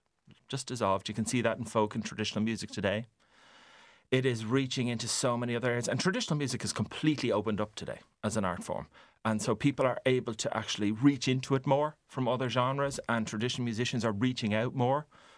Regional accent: Bray, County Wicklow, Ireland; But I was growing up in Bray. It wasn't a hotbed for traditional Irish music at the time.

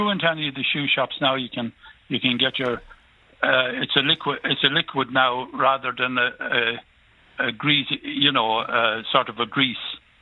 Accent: Leinster, Ireland; Oh, Dublin, yeah. But I'm originally from Westmeath.

